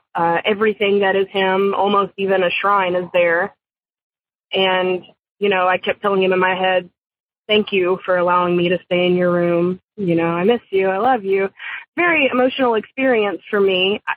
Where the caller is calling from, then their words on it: Dallas, Texas, United States; I'm calling from Dallas, Texas.